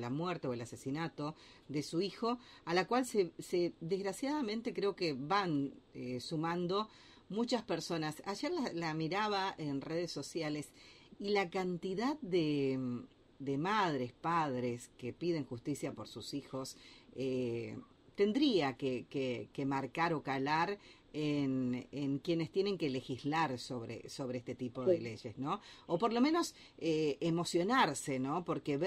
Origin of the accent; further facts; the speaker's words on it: Argentina; como argentinos